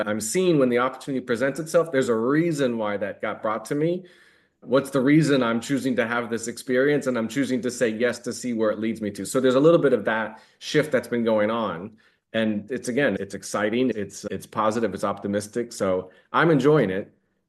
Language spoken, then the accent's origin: English; United States; now in France; I'm an American, but I'm living here in France.